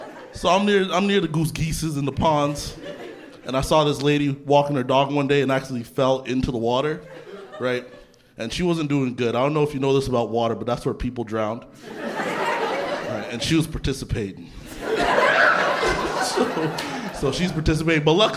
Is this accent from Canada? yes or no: yes; Canada; I grew up in Canada. I grew up pretty poor